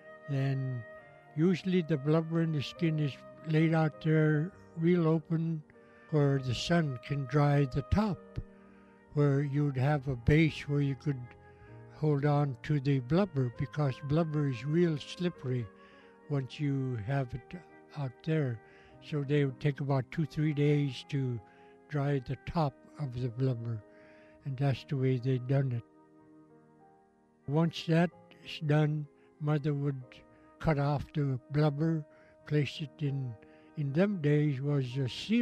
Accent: Deering, Alaska, United States; I was born in Deering in 1927. I lived there until about 1942 when gold mining closed down.

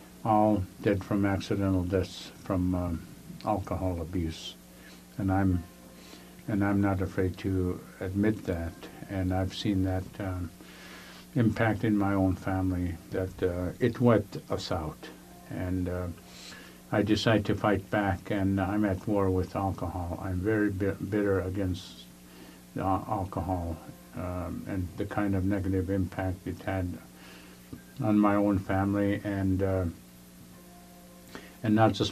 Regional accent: Akiak, Alaska, United States; English is a second language; I'm from Akiak, Alaska. It's in the Kuskokwim River, and my date of birth is on September 29th, 1952.

